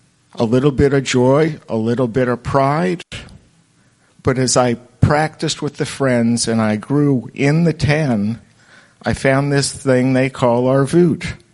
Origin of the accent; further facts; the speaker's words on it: North Carolina, United States; from North Carolina.